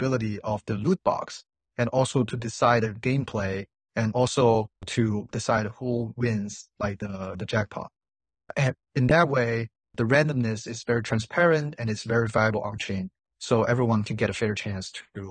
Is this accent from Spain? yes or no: no; Beijing, China; I was working in Beijing at that time. Beijing is my hometown.